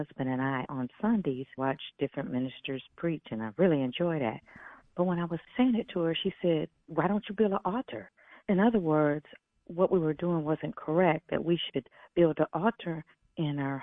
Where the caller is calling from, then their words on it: Grand Blanc, Michigan, United States; from Grand Blanc, Michigan